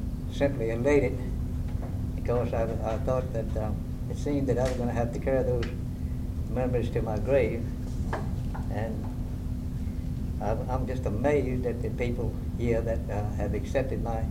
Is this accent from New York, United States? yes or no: no; Danville, Virginia, United States; I was born and raised in and around Danville on a tobacco farm, and I was brought up in the old Primitive Baptist Church